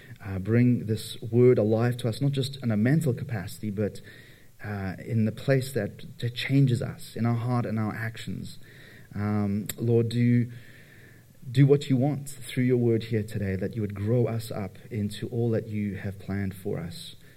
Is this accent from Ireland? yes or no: no; England, United Kingdom; now in Toronto, Canada; I'm originally from England